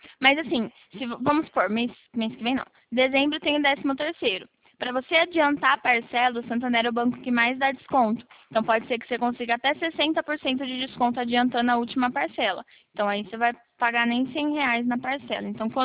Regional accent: Bauru, São Paulo, Brazil; Eu sou aqui de Bauru

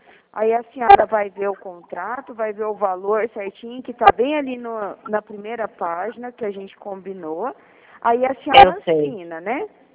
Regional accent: Dourados, Mato Grosso do Sul, Brazil; Eu sou aqui de Dourados.

